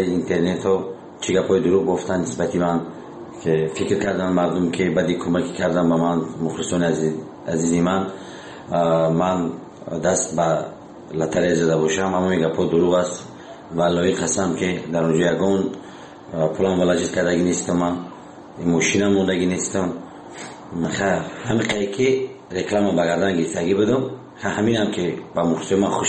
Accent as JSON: {"language": "Persian", "country": "Tajikistan", "said": "بازم خواهش میکنیم که به ما تاجیک هستیم همدیگر رو دستگیری کنیم"}